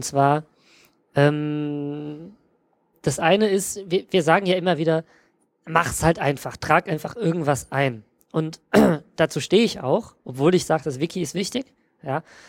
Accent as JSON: {"language": "German", "country": "Germany", "said": "Dann gerade für uns als Deutsche, wir müssten dann in ein Wörterbuch gucken, wie könnte man das auf Englisch formulieren"}